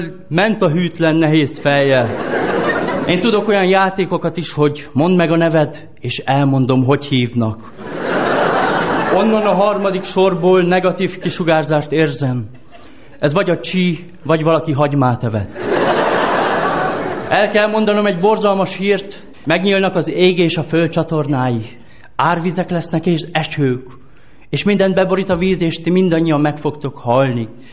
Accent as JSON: {"language": "Hungarian", "region": "Transylvania", "country": "Romania", "said": "amikor kiderül, hogy honnan vagyok, mert főleg a budapesti ismerőseimmel, hogy honnan vagy, Erdély."}